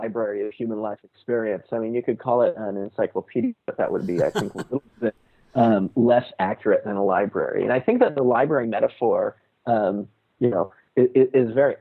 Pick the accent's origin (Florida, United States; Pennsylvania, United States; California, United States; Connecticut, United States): California, United States; I'm an American guy, and I've got a college education, and I'm sitting here in California. I grew up in the Silicon Valley